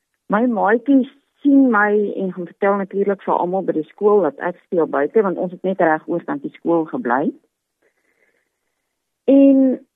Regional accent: Jacobsdal, Free State, South Africa; Ek het groot geword in die Vrystaat, daar in Jacobsdal. … van Astartalk, iemand is wat van daai dele afkom.

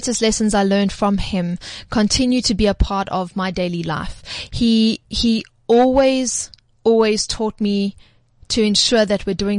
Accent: South Africa; I'm South African before I'm anything else.

